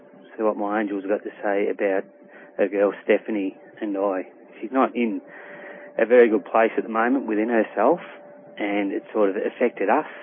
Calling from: Melbourne, Victoria, Australia; I'm calling here, Melbourne, Australia.

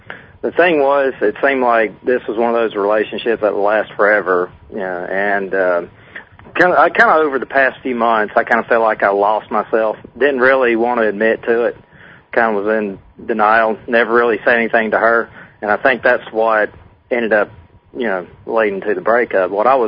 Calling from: Alabama, United States

